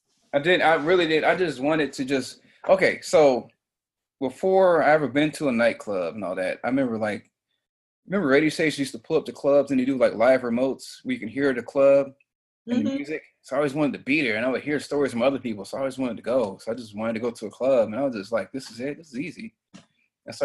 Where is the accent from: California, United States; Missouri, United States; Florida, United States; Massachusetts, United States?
Missouri, United States; St. Louis; My mother is, we're from St. Louis, Missouri, man.